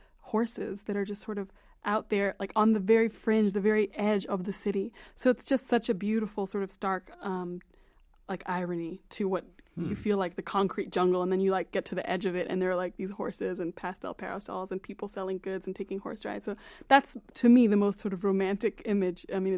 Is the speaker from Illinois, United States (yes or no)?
yes; Illinois, United States; born there; also born or lived in Africa; I am an African woman. I was born here in Illinois, but I spent so much time on the continent. I lived part of my childhood there.